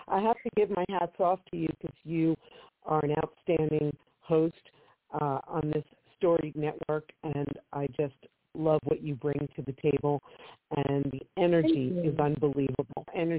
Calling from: Atlantic City, New Jersey, United States; calling from just outside of Atlantic City, New Jersey.

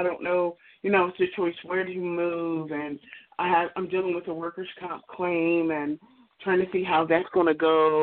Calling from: Ohio, United States; I am calling from Ohio.

